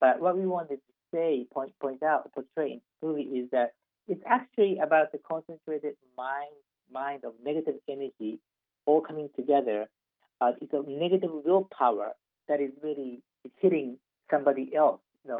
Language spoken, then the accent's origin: English; Japan; we are all from Japan